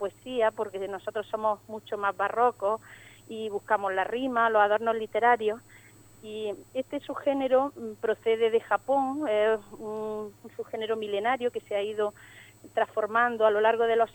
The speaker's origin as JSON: {"language": "Spanish", "town": "Alcudia de Guadix", "region": "Andalusia", "country": "Spain", "tie": "born or raised there", "said": "que yo lo viví por motivos familiares en mi pueblo de origen, en Alcudia de Guadí, en Granada."}